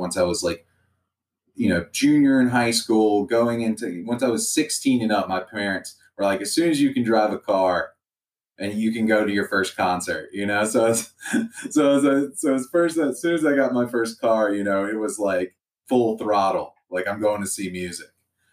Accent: Mobile, Alabama, United States; Mobile is where I grew up. I grew up in Mobile, Alabama, which is, for people that don't know, is kind of in between Atlanta and New Orleans.

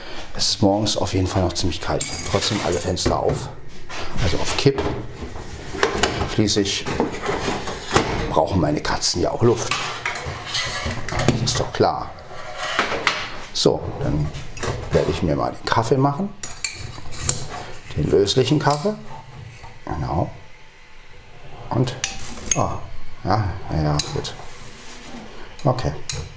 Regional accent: Berlin, Germany; now in Brandenburg, Germany; also ich komme ja aus West-Berlin, jetzt lebe ich ja wie gesagt in Brandenburg

